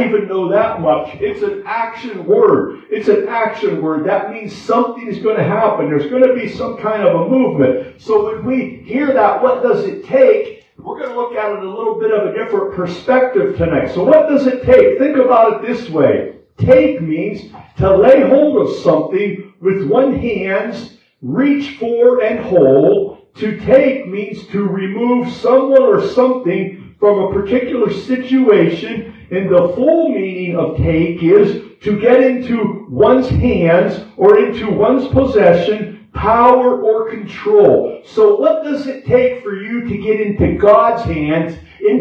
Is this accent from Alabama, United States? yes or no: no; Pennsylvania, United States; You know, me, I grew up in Northwest Pennsylvania. I know how to do motorcycle things.